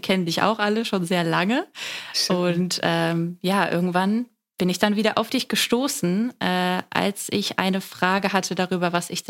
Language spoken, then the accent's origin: German; Oldenburg, Lower Saxony, Germany; now in Berlin, Germany; Ich komme aus Oldenburg, dort wo Kedo auch gerade ist. Dort bin ich geboren, lebe jetzt aber in Berlin und gemeinsam mit meinem Freund.